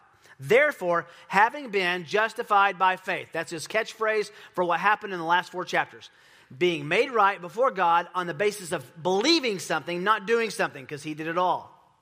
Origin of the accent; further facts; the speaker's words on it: Tennessee, United States; I am from the University of Tennessee. I'm from Tennessee. Love the University of Tennessee.